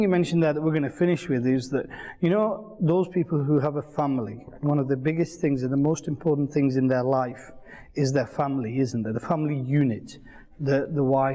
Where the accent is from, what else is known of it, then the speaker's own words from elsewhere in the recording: Bolton, North West England, United Kingdom; I went to the library in my hometown, Bolton.